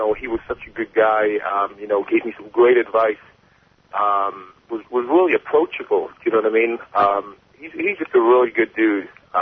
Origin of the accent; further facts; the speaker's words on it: Swansea, Wales, United Kingdom; Yeah, Swansea, Wales.